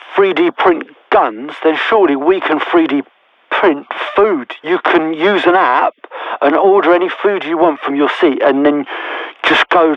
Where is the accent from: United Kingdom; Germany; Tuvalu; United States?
United Kingdom; Winchester, South East England; Winchester, South Coast.